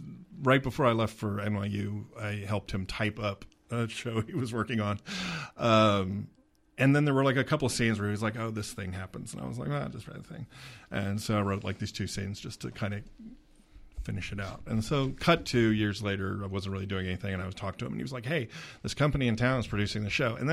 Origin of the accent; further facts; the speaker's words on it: Baltimore, Maryland, United States; also born or lived in North Texas; I was born in North Texas. I grew up in Baltimore.